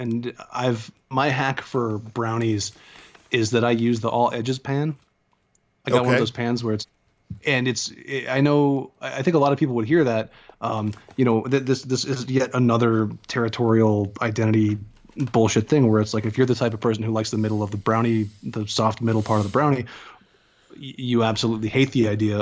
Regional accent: St. Louis, Missouri, United States; growing up in St. Louis, we always felt that there was this rivalry with Chicago.

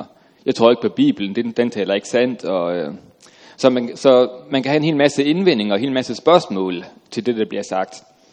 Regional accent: Aalborg, North Denmark Region, Denmark; Jeg kommer fra Aalborg.

